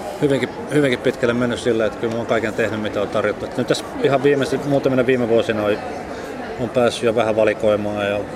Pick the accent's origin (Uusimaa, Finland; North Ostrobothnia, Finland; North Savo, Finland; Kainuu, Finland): North Savo, Finland; Sonkajärvi; Niin Iisalmi on siis lähin iso kaupunki siinä, mistä olen kotoisin.